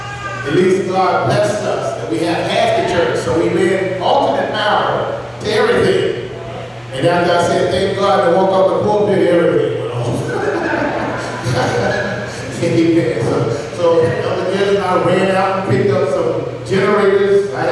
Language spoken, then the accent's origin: English; Atlanta, Georgia, United States; Y'all know that I'm from Atlanta.